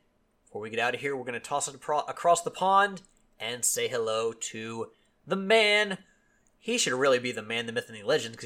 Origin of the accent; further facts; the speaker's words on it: Kentucky, United States; I'm from Kentucky. I'm a UK fan. Give me a break.